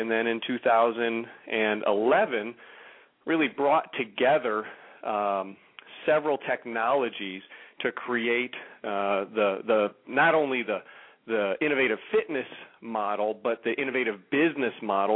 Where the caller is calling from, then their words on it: Lake Zurich, Illinois, United States; I'm calling from our headquarters here in Lake Zurich, Illinois. So we're a northwest suburb of Chicago, about 40 miles outside of the city.